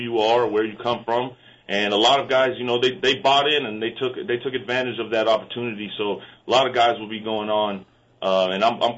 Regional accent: South Carolina, United States; It's a big difference, big change from where I grew up in South Carolina.

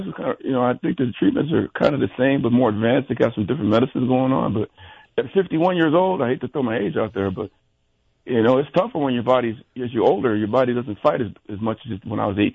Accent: New Jersey, United States; You know, I was coming from New Jersey. You know, we came out here and we got recruited in the winter

